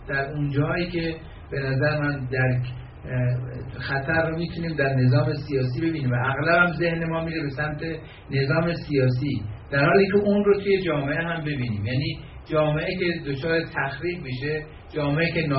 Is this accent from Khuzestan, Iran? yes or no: no; Mashhad, Razavi Khorasan, Iran; من چون مشهدی هستم